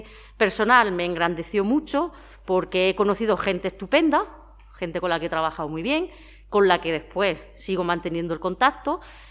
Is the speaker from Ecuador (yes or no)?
no; Madrid, Community of Madrid, Spain; born there; nací en Madrid. Mis padres emigraron, mi padre es de aquí de Joder, emigró muy joven y se casó con mi madre. Entonces yo nací en Madrid en el año 1977. Te voy a cumplir 45 años.